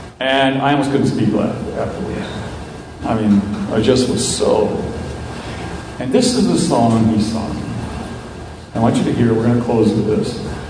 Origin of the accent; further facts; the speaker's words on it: Wales, United Kingdom; Even though I'm Methodist, I may steal it. I'm not Swedish at all. My wife's Norwegian, which is even worse. But I'm Welsh.